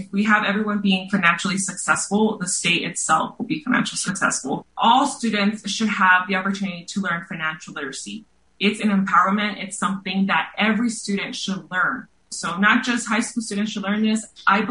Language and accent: English; New Mexico, United States; I am living here in Santa Fe, New Mexico. I'm from New Mexico.